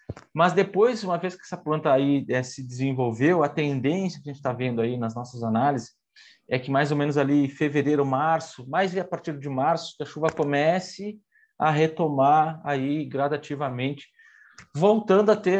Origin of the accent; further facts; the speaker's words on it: Rio Grande do Sul, Brazil; eu estava lá, eu sou do Rio Grande do Sul, eu estava lá